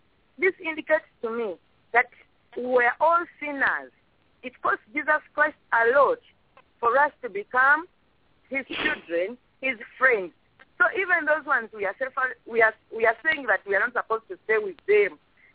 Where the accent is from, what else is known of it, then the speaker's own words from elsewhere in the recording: Uganda; from Uganda. Praise God.